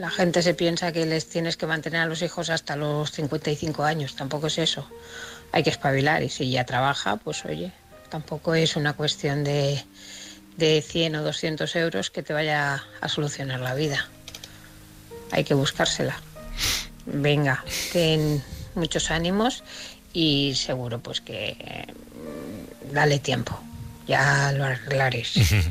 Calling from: Barcelona, Catalonia, Spain; de Barcelona.

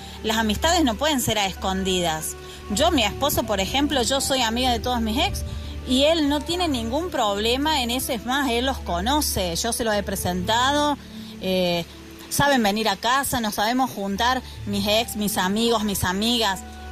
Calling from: Argentina; desde Argentina

